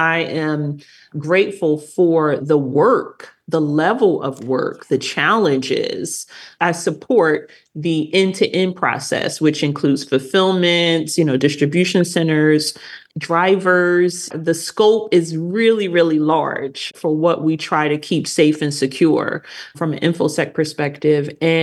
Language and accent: English; Philadelphia, Pennsylvania, United States; So I grew up in Philadelphia, and I don't shy away from sharing my life story. My mother had me when she was in high school in Philadelphia. And so we live with my grandmother.